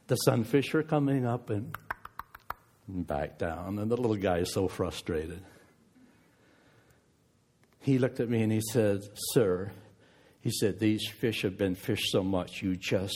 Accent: Bancroft, Ontario, Canada; I think of my hometown, Bancroft.

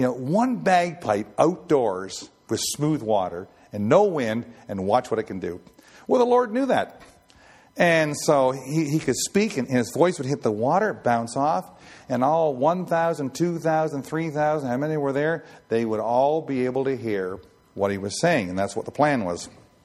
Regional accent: Nova Scotia, Canada; When I was a kid in Nova Scotia, one day, since I'm half Scottish

